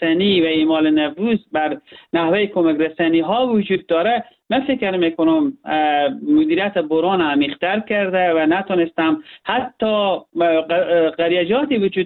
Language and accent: Persian; Herat, Afghanistan; جا داره من به عنوان یک هراتی قدردان دید انسانی همه مردم افغانستان باشم